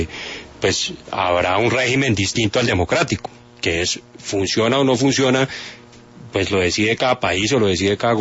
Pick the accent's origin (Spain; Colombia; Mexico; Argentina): Colombia; La pregunta que se debe hacer uno como colombiano es